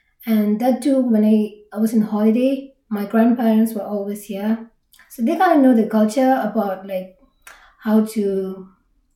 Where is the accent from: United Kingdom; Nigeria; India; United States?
India; I'm a second generation Tibetan born and raised in India.